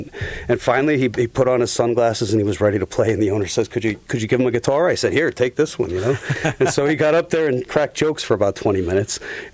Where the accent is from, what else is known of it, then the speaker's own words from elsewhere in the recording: Massachusetts, United States; also born or lived in Ohio; And I'm down in Connecticut. I grew up in Massachusetts and was born in Ohio, so it's a small world.